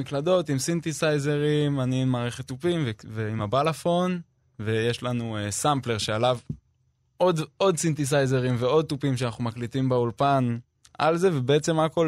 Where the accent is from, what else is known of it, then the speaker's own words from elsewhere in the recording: Jerusalem, Jerusalem District, Israel; אנחנו ירושלמים שמכירים מגיל מאוד צעיר